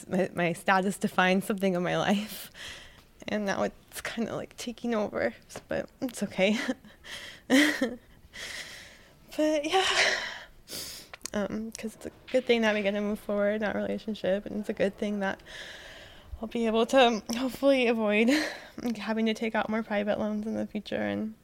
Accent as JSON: {"language": "English", "country": "United States", "tie": "born or raised there", "said": "And the thing is, like, I'm American. Like, it's a huge part of my identity. And I feel like an American kid with a Mexican heritage. Like, I really do feel like I was raised here and my future and my life is here."}